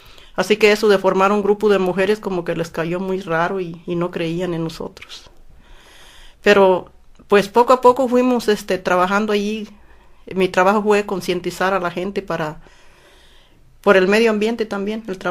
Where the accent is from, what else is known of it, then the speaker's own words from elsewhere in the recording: Petatlán, Guerrero, Mexico; Yo vengo de Petatlán, Guerrero. Vivimos a la orilla del mar.